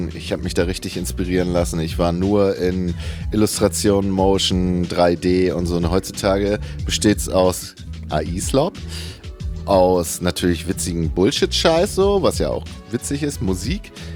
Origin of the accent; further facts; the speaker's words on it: Bremen, Germany; ich bin kein Bremer mehr.